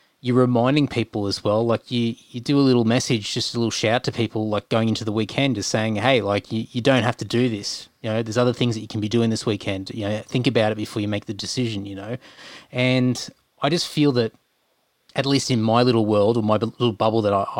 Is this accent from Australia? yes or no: yes; Australia; It's been celebrated as part of our culture of, you know, being Australian, you know, having a punt and whatever that looks like in its own form.